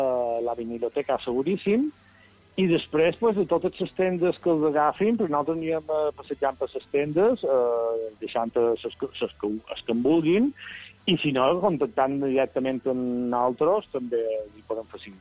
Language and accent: Catalan; Balearic Islands, Spain; Som molt mallorquins, som un poc embalos.